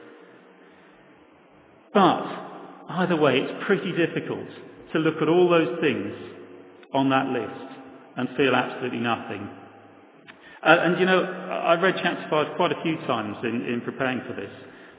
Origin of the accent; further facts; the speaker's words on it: Croydon, London, United Kingdom; she set out from Croydon, my hometown.